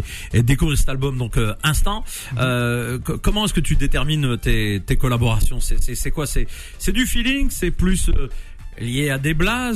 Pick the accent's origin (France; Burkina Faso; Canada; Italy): France; Nantes, Pays de la Loire; Parce que je suis Nantais d'origine.